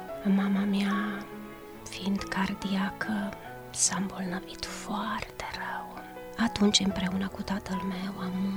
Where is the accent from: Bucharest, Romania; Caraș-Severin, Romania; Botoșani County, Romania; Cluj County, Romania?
Cluj County, Romania; Feleacu; born there; M-am născut în localitatea Feleacu, în 1956, într-o familie de credincioși ortodoxi, frecventam foarte des biserica ortodoxă.